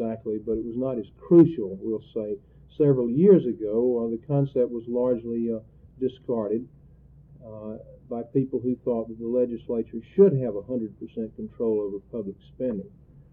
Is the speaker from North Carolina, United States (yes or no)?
yes; North Carolina, United States; I grew up in North Carolina